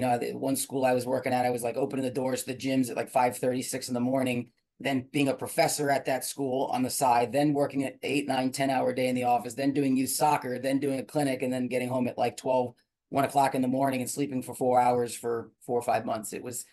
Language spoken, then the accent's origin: English; Clinton, New Jersey, United States; Like, I'm from a little small town called Clinton, New Jersey. It's in the sticks of Jersey, which people don't believe exists.